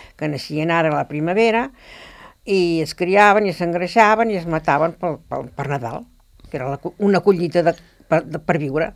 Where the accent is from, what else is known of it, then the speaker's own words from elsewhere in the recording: Sant Medí, Catalonia, Spain; Jo vaig néixer a Sant Medí, al costat de l'ermita, i com vaig tenir 18 anys, me'n vaig anar a viure a Can Jané.